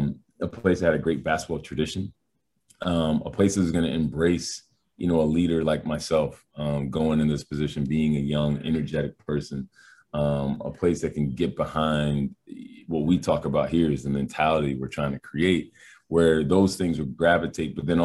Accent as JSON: {"language": "English", "region": "Massachusetts", "country": "United States", "tie": "born or raised there", "said": "You know, I grew up in Massachusetts."}